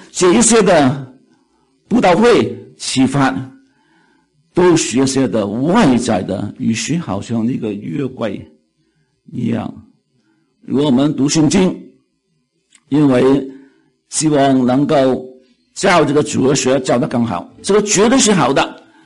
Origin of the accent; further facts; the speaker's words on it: China; 我们中国人不是我们中国人，很多的民族啊